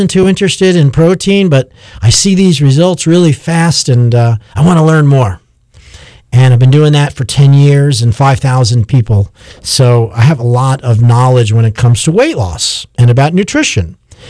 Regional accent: Massapequa, New York, United States; I'm from New York. I lived in a fairly Italian neighborhood called Massapequa in Long Island.

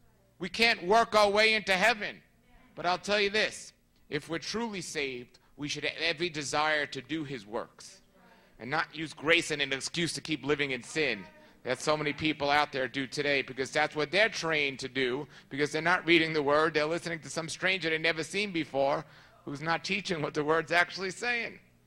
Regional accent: New York, United States; Now, let me clarify, since I am from New York, I didn't eliminate my doctor.

